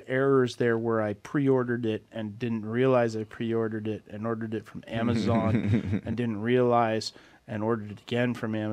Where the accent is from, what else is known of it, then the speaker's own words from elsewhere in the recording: Canada; But as a Canadian comic book retailer, I feel like for Canadian content, you should go the extra mile.